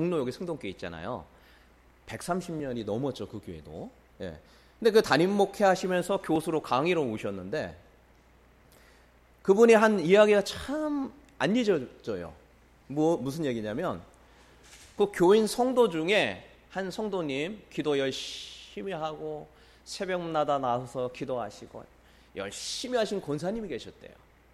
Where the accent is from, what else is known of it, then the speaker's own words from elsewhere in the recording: Seosan, South Chungcheong, South Korea; 이제 저는 서산이니까 대전으로 가야 그 농인을 가르치는 학교가 있기 때문에 어릴 때부터 떨어져 지냈어요.